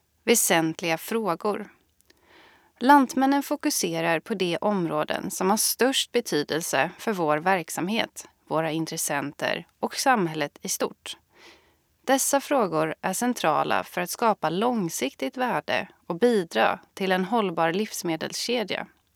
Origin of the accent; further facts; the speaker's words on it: Halland County, Sweden; now in Stockholm, Sweden; Jag är född och uppvuxen i Halland men bor och arbetar numera i Stockholm.